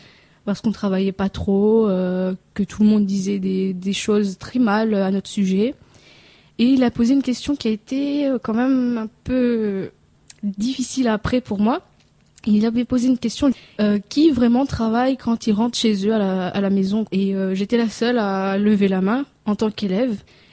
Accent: Réunion; now in France; j'ai 20 ans, je viens de l'île de La Réunion, donc un tout petite île qui fait partie de la France mais qui est tout en bas et qu'on oublie souvent quand même. Moi ça fait maintenant 5 ans depuis le début d'août que je suis en France métropolitaine.

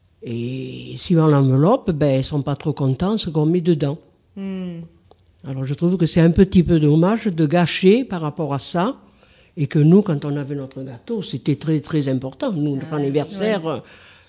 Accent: Bordeaux, Nouvelle-Aquitaine, France; born there; moi je suis né à Bordeaux, à Saint-Bruno.

